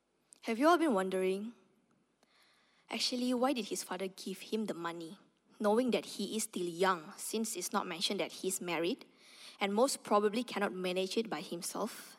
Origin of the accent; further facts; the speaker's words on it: Indonesia; English is a second language; I come along from Indonesia, right?